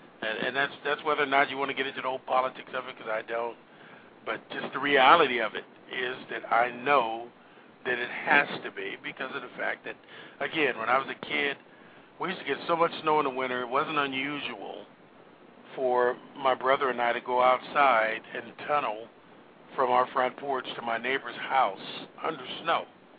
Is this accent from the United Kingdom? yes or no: no; Youngstown, Ohio, United States; And I'm originally from Youngstown, Ohio. I'm not from Minnesota or from Youngstown, Ohio. During the blizzard of 78, we went to school and we were dismissed from school